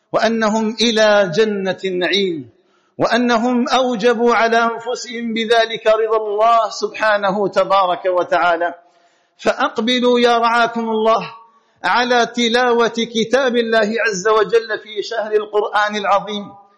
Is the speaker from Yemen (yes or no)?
no; Algeria; أسأل الله تعالى أن يجعل بلدنا الجزائر آمنا مطمئنا وسائر بلاد